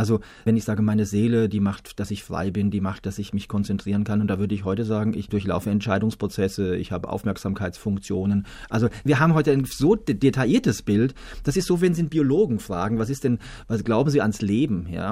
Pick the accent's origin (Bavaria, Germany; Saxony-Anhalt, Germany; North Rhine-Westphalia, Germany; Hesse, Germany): Hesse, Germany; Lengfeld; Und ich komme ja aus Lengfeld, einem kleinen Nest im Odenwald.